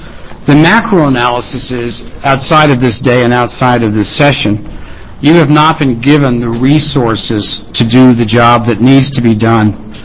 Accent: Salem, Oregon, United States; from Salem.

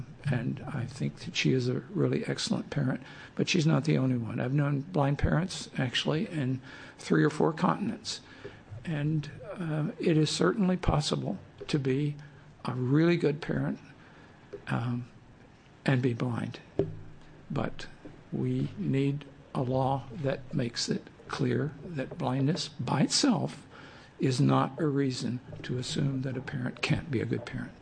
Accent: Corvallis, Oregon, United States; I'm from Corvallis.

